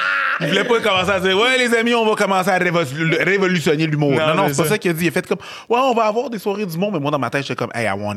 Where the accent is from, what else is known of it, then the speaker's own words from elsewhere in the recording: Haiti; Je suis haïtien, fait que... stéréotype